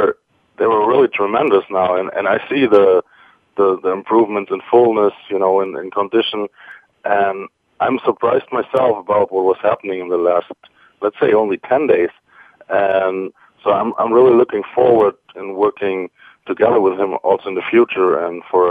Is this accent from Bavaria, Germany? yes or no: no; Frankfurt, Hesse, Germany; English is a second language; Well, actually, I come from Frankfurt am Main, so quite in the center of Germany.